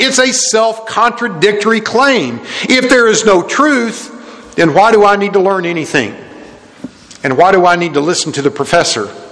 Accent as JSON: {"language": "English", "region": "Oklahoma", "country": "United States", "tie": "born or raised there", "said": "like in, where I grew up in Oklahoma, the capital of Oklahoma was once in Guthrie and now it's in Oklahoma City."}